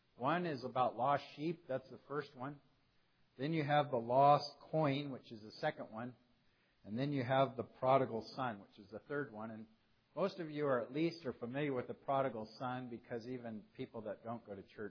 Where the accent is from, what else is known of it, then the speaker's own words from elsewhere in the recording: Fresno, California, United States; He's from San Jose, and I'm from Fresno, which is in Central California.